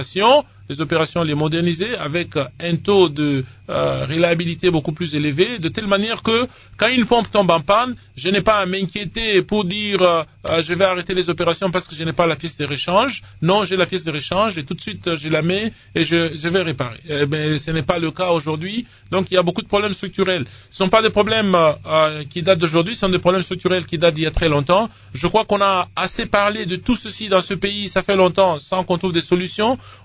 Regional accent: Lubumbashi, Haut-Katanga, DR Congo; Moi-même, j'ai grandi à Lubumbashi, je connais très bien la ville de Lubumbashi.

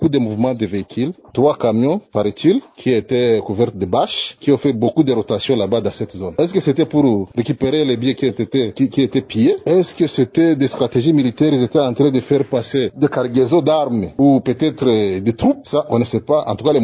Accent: Rutshuru, North Kivu, DR Congo; La population qui sont restée chez nous à Rutshuru n'avait plus de choix, ne savait pas où aller.

